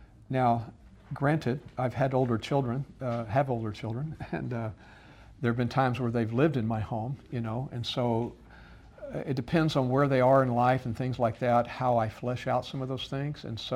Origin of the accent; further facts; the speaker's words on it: Texas, United States; Well, I'm from Texas, I know, even though I was a hippie. I was a hippie in Texas, but I was a hippie in my little small redneck town of 9,000 people.